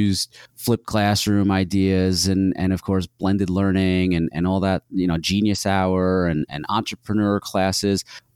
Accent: New York, United States; And our high school, we grew up in New York State.

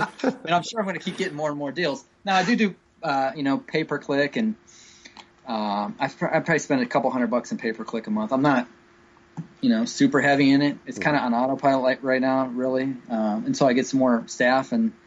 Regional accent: Columbus, United States; I'm from Columbus, which is about 2 hours away from here.

